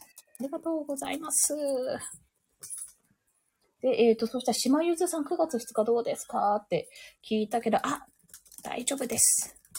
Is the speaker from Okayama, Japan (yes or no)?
yes; Okayama, Japan; 岡山出身なので